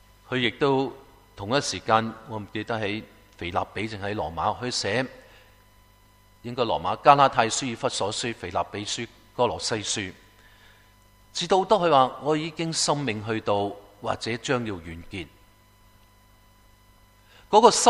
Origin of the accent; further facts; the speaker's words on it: Guangdong, China; 我哋都系广东人，识广东话嘅